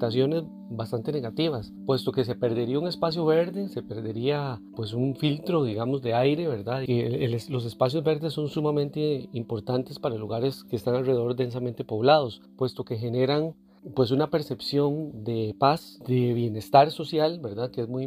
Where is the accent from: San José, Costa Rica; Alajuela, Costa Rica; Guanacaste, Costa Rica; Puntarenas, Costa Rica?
San José, Costa Rica; Desamparados; yo soy vecino de Desamparados toda la vida